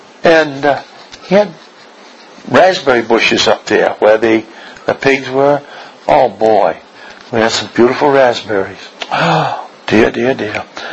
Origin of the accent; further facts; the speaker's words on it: Marlboro, United States; born there; when I was born, I was born in Marlboro, in that house, on the right hand side of the duplex.